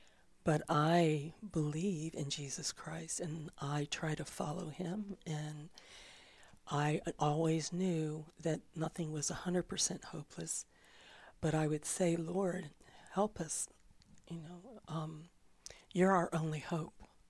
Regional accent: Florida, United States; I grew up in Florida near the Gulf of Mexico.

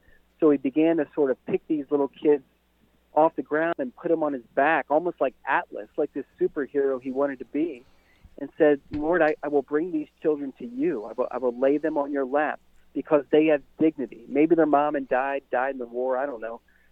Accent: Ireland; I'm Irish. Like, I love Father Flanagan. I'm an Irishman.

